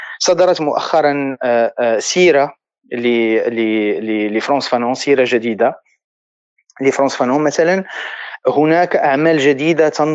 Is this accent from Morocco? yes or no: yes; Morocco; فأنا مثلا يعني كمغربي